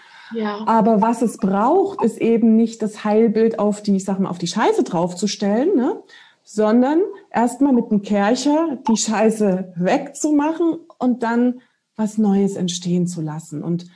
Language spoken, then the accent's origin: German; Dresden, Saxony, Germany; born there; Ich bin ja auch eine Nachfahrin der Dresdner Trümmerfrauen. Ja, ich bin in Dresden geboren.